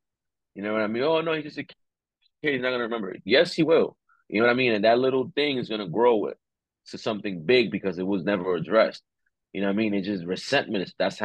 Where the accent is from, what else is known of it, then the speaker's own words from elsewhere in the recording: Dominican Republic; And then we come from Dominican Republic.